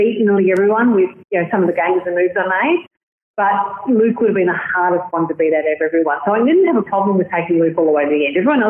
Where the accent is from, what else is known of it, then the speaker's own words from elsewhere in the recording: Boronia, Victoria, Australia; I was brought up in Boronia, which is east, and so there's the Melbourne, which is was fairly rough.